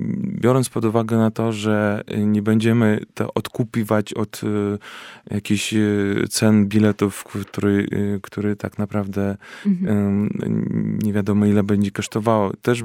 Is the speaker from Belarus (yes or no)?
yes; Belarus; Polish is a second language; moved away as an adult; now in Kraków, Poland; nie jestem ani z Polski, ani z Krakowa, mimo wszystko nawet jak jestem po jakiś czas już związany i z Polską i już z Krakowem, natomiast będąc dyrektorem artystycznym u siebie na Białorusi